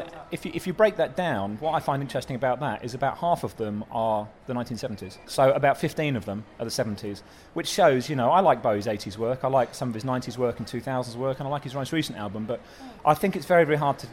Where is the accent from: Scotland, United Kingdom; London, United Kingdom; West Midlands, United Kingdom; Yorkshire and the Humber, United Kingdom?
London, United Kingdom; I'm from not far from … actually. I'm from South London